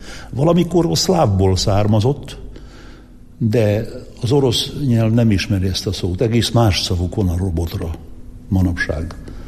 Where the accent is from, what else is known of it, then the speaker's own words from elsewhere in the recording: Vylok, Zakarpattia Oblast, Ukraine; Hát így indult az én gyermekkorom Tiszaújlakon, és nem utcába laktunk, hanem a Vásártéren.